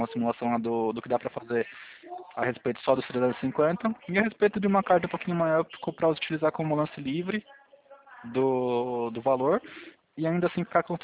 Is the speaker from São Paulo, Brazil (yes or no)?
yes; São Paulo, Brazil; eu sou do interior de São Paulo, também sou de São Paulo, mas sou do interior.